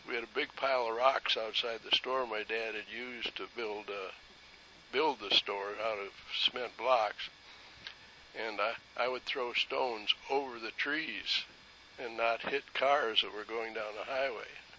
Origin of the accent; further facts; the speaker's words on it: Racine, Wisconsin, United States; born there; I was born in Racine, Wisconsin, and by the time I was a year old, I had polio epidemic closed the schools in Rockford.